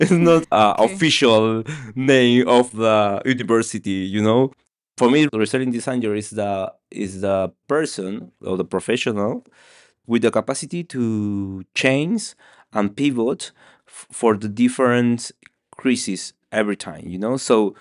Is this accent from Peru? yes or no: yes; Peru; I am from Peru.